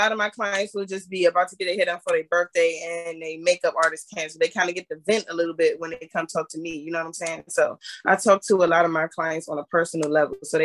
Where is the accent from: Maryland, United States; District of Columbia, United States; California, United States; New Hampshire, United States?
Maryland, United States; also born or lived in Washington, D.C.; I grew up in Maryland, but I went to high school in DC for 10th, 11th, and 12th grade.